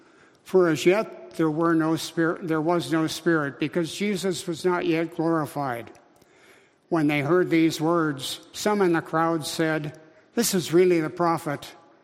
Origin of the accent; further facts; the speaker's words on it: Minnesota, United States; growing up in Minnesota, first northern Minnesota and then southern Minnesota, you might think that I would be a fan of lakes and rivers and streams